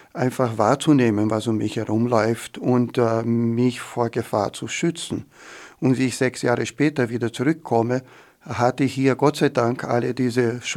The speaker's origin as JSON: {"language": "German", "region": "Rio de Janeiro", "country": "Brazil", "second_language": "German", "moved": "as an adult", "lives_now": "Austria", "said": "Ja, ich komme aus Rio de Janeiro. Ich bin mit 20 nach Österreich gekommen. Die Liebe hat mich hergebracht und habe hier auch meine Familie aufgebaut."}